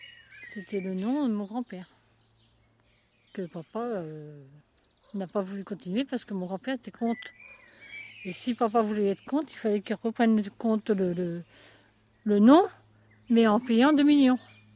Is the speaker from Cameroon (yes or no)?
no; Saint-Fuscien, Hauts-de-France, France; Je suis née ici, à Saint-Fucien, en haut dans la chambre.